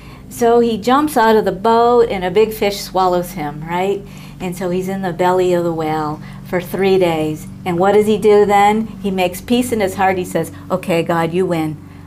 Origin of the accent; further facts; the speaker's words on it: Niagara Falls, New York, United States; moved away as an adult; now in California, United States; Well, I grew up in Niagara Falls, New York. And so many of the settings of my stories take place in Niagara Falls, New York. And I moved out west to California at age 26 to work in the aerospace sector.